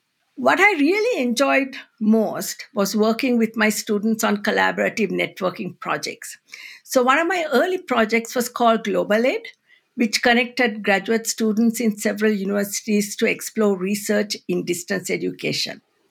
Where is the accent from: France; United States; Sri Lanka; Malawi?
Sri Lanka; moved away as an adult; So when I left my home country, Sri Lanka, in 1980 to pursue further education in the US